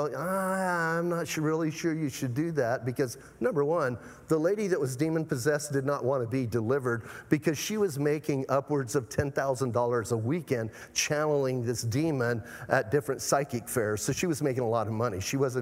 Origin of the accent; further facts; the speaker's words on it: Bisbee, Arizona, United States; I'm from Bisbee, right? Planted a church in Bisbee, got saved in Bisbee.